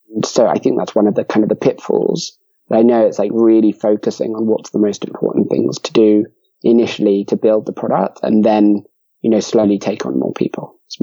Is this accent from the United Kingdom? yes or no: yes; London, United Kingdom; So I grew up in North London, not too far from Camden, which we've already mentioned.